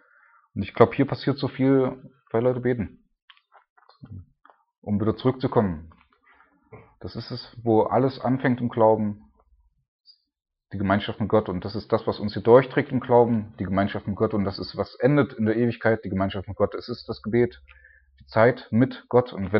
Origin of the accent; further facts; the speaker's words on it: Saxony-Anhalt, Germany; Ich mein, noch nicht mal ich bin Deutscher, in Sachsen-Anhalt aufgewachsen, also ein Ossi.